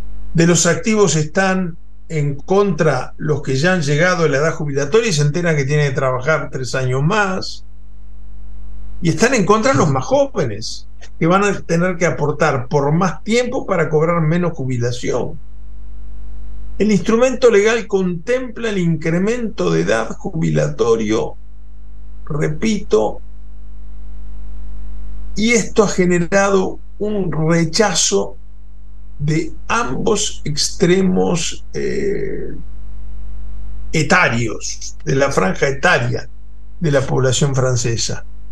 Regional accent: Uruguay; ayer viendo la televisión me llevé algunas sorpresas, incluso como uruguayo, se los quiero decir con mucha franqueza.

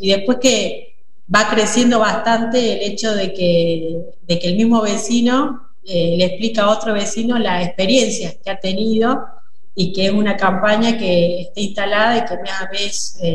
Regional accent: Jujuy, Argentina; Soy jujeña, así que el tema de la madre naturaleza es una cuestión cultural.

